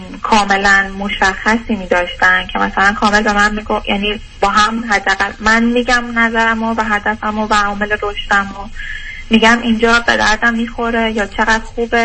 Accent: Iran; moved away; ما از ایران در اومدیم

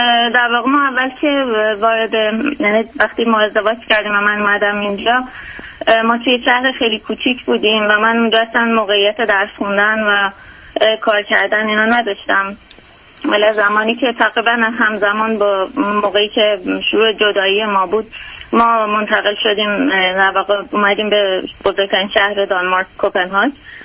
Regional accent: Iran; moved away as an adult; الان نزدیک به 7 سال هستش که من از ایران اومدم و توی هم اینجا زندگی میکنم.

